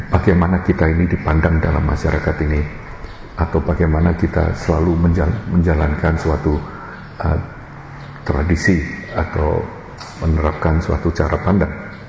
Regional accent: Indonesia; born there; saya yang dilahirkan di Indonesia ya, waktu ke Australia

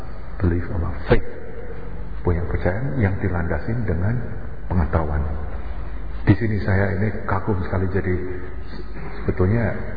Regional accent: Semarang, Central Java, Indonesia; saya dibesarkan di Semarang.

